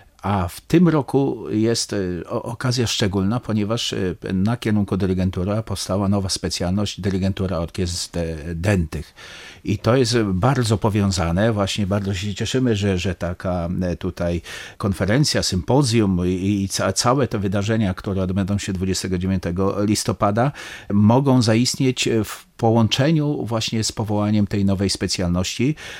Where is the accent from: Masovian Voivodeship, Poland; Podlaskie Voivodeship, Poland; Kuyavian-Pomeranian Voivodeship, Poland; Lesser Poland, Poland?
Kuyavian-Pomeranian Voivodeship, Poland; Chełmno; ja też pochodzę z Chełmna